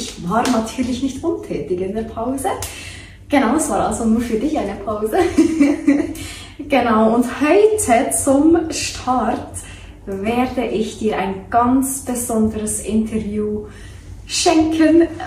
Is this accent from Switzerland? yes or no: yes; Bern, Switzerland; weil ich bin Bernerin und das ist doch einfach auch eine schöne Sprache, oder?